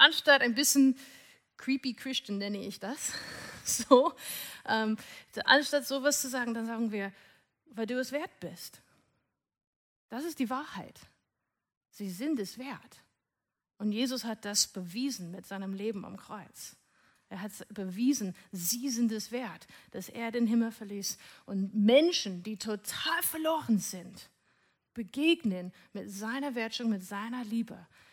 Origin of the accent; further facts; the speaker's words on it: Seattle, Washington, United States; German is a second language; now in Germany; vielleicht hört ihr schon an meinem Akzent, ich bin nicht gebürtig Deutsche. Ich bin eigentlich ursprünglich aus USA. Ich bin in Seattle geboren, das ist auf der Nordwestküste, so ganz oben links, ungefähr 3 Stunden südlich von Kanada.